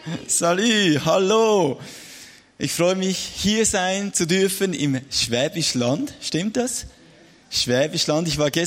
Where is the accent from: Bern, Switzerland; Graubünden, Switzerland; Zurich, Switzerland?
Zurich, Switzerland; Ich komme aus der Schweiz, wie ihr hört, von Zürich.